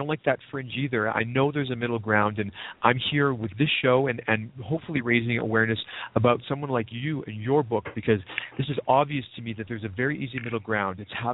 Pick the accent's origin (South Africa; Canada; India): Canada; now in United States; And one of the things that I, you know, as a Canadian working here, I get frustrated